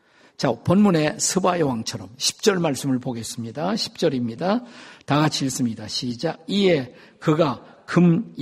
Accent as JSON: {"language": "Korean", "country": "South Korea", "said": "마치 여러분과 저는 한국 사람인데 한국 사람인 우리가"}